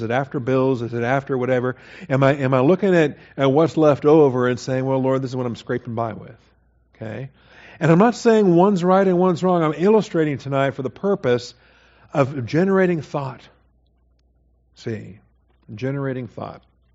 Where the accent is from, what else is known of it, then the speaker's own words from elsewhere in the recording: Washington, United States; I grew up in Washington State.